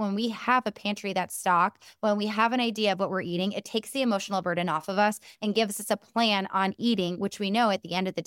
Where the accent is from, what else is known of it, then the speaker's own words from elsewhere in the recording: Chicago, Illinois, United States; I'm from Chicago, so we do.